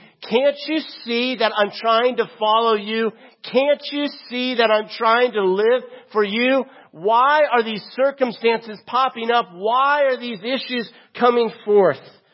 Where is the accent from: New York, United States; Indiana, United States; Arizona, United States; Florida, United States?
Florida, United States; I'm from Florida, and if you're from Florida, you would understand this.